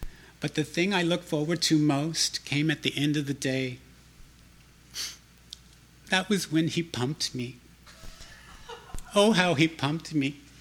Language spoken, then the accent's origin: English; Stockton, California, United States; a second private reading, which was more about my own family and growing up in Stockton in the years after those murders.